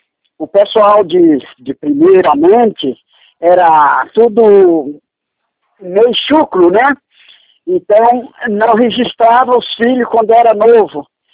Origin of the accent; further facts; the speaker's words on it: Água Branca, Minas Gerais, Brazil; born there; Em Água Branca, município de Atalaia, em Minas Gerais.